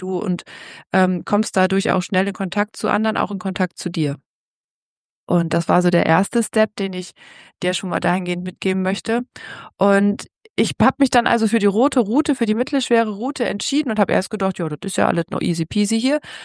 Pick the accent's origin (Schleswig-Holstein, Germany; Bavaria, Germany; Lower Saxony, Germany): Lower Saxony, Germany; Denn als Ostfriesin in Bayern